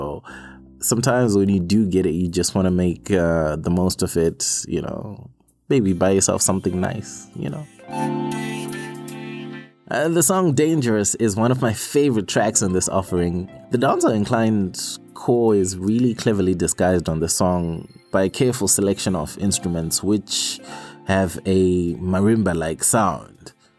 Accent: Zimbabwe; I'm from Zim

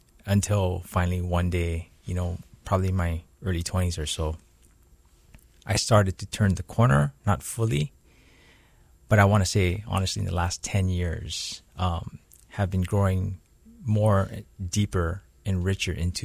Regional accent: Honolulu, Hawaii, United States; also born or lived in Waipio Gentry; I grew up in Honolulu, Hawaii, and grew up about half my life in there, and then I moved over to Waipio Gentry, so I had the best of both worlds in the city and in the countryside.

